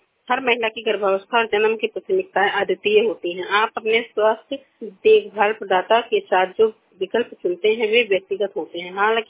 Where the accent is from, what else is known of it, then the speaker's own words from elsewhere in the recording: Basti, Uttar Pradesh, India; मैं बस्ती जिले से हूँ।